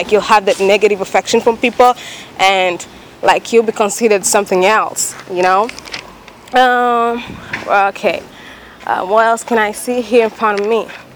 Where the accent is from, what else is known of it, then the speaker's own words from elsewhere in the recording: Tanzania; Well, I come from Tanzania.